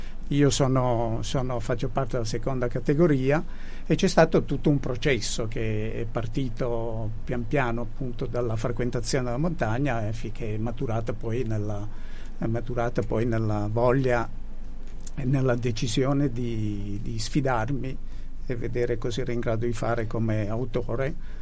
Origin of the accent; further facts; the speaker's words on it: Apulia, Italy; Io vengo dall'unica regione italiana che non ha montagne, o meglio, non ha residenti al di sopra della quota che identifica il livello della montagna, che è la Puglia.